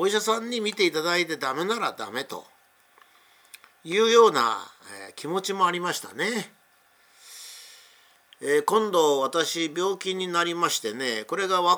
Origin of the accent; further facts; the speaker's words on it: Tokyo, Japan; 私が小さい頃から日本に住んで、まあ、その頃は本当にこう、なんちゅうか、戦後の貧弱な時代でした。もう貧乏で貧乏で、ご飯も食べることができないというような、まあ、そういう日本でしたね。まあ、特に東京におりましたから、焼け野原で